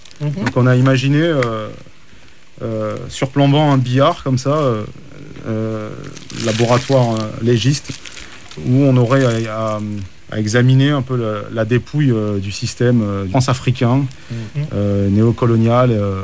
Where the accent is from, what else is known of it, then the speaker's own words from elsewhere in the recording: Perpignan, Occitanie, France; Alors moi je suis né, j'ai grandi à Perpignan.